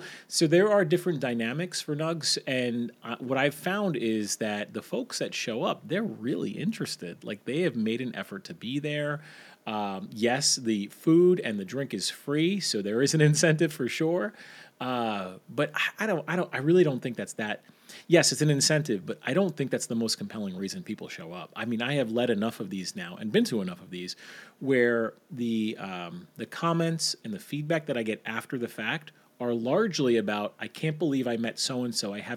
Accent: New York, United States; You know, I grew up in the New York City area

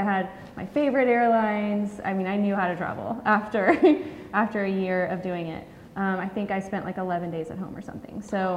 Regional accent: Houston, Texas, United States; I'm from Houston, which is where we are right now.

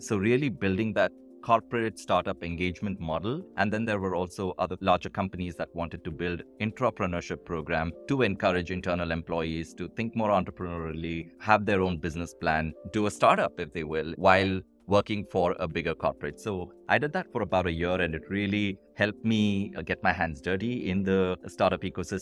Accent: Bangalore, Karnataka, India; I come from Bangalore, was born and brought up in Bangalore.

